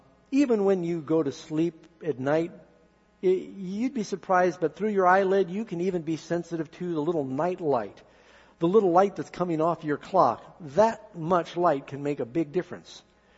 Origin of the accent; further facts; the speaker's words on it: California, United States; I said, I'm from California, and this is my last chance to see your Endless Caverns.